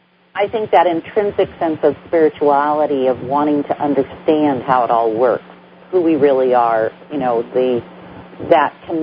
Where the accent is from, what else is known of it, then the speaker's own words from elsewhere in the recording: Hollywood, California, United States; I grew up in Hollywood, so I was around movie stars everywhere.